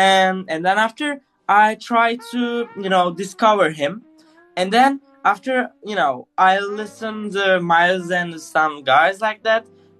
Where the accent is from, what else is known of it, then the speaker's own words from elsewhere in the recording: Turkey; English is a second language; I'm from Turkey.